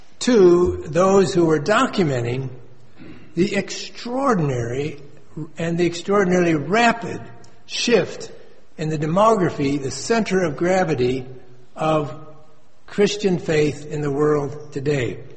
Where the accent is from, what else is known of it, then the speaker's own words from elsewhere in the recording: Midwest, United States; I'm from the Midwest of the United States. We would say there I was in hog heaven.